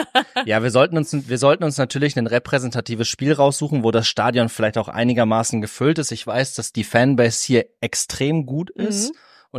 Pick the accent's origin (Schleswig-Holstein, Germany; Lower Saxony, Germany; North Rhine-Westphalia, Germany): Lower Saxony, Germany; Cloppenburg; weil Osnabrück ist unweit von meiner Heimatstadt Kloppenburg. Das heißt, es wäre ein Verein aus Niedersachsen.